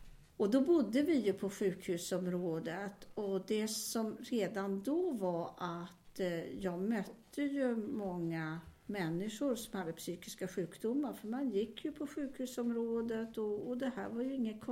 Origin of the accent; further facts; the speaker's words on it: Stockholm, Stockholm County, Sweden; born there; Ja, jag börjar med att jag är född då 1943, så jag är född i Stockholm. Och vi bodde i Stockholms stad på Östermalm faktiskt till jag var 5 år gammal.